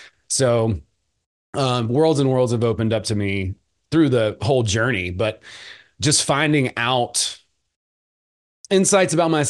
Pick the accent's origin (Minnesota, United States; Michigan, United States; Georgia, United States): Georgia, United States; I'm from West Georgia. I grew up around a bunch of meth heads.